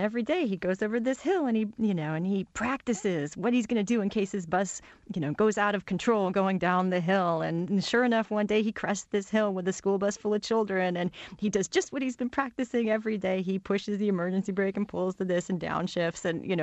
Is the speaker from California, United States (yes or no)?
yes; California, United States; because I grew up a minority in Southern California, I was going to go to the center of Zion, right?